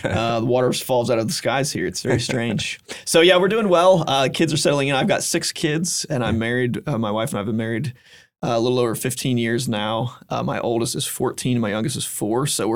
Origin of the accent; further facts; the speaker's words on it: Cincinnati, Ohio, United States; also born or lived in Phoenix, United States; I was born and raised in Cincinnati.